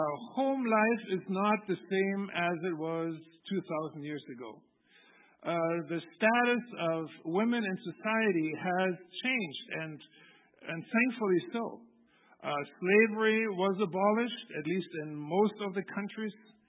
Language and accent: English; Germany; English is a second language; I grew up in Germany, as many of you know, and when I went to school